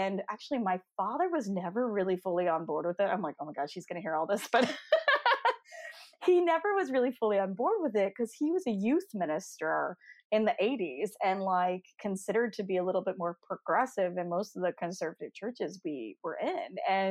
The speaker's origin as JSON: {"language": "English", "town": "Fort Worth", "region": "Texas", "country": "United States", "tie": "born or raised there", "said": "I am the daughter of a minister, and I grew up actually in Fort Worth, Texas, and we were all homeschooled"}